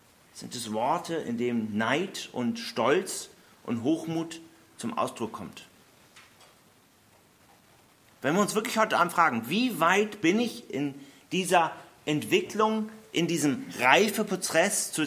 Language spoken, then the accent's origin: German; Hamburg, Germany; Ich glaube, es sind einige Hamburger hier unter uns. Ich bin ein stolzer Hamburger.